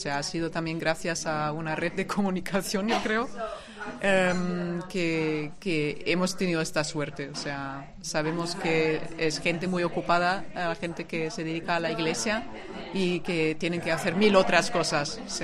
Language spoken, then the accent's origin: Spanish; Germany; Spanish is a second language; now in Spain; porque en mi infancia existía esto en Alemania y ya no existe en Alemania